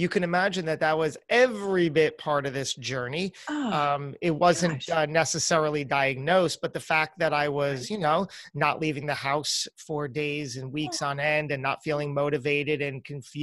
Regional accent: New Jersey, United States; I then came back to my home state of New Jersey to thankfully be able to live with my parents

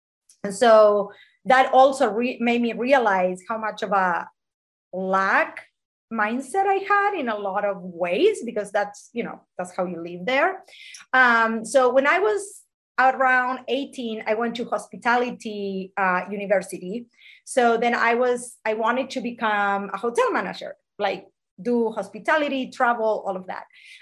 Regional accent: Buenos Aires, Argentina; moved away as an adult; also born or lived in Spain; So I was born in Argentina. I lived in Buenos Aires until I was 21. So I was a city rat, if you want to call it. Buenos Aires is a huge city.

